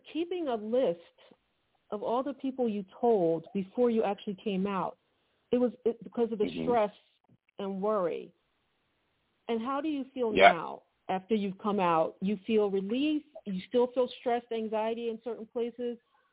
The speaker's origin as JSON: {"language": "English", "town": "Philadelphia", "region": "Pennsylvania", "country": "United States", "said": "I'm from Philadelphia"}